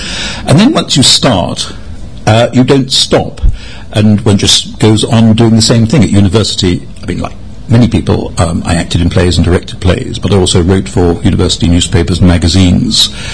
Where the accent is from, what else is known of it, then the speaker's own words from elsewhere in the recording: Leamington Spa, West Midlands, United Kingdom; I was brought up near Stratford-on-Avon, about 8 miles away, so that meant at the age of, 13, 14, 15, 16, I was regularly cycling the 8 miles from Leamington Spa to Stratford